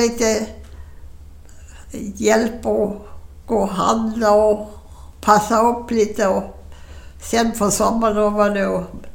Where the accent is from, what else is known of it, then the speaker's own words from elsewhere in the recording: Vete, Gotland, Sweden; Nej, jag är bondtjej från Gotland.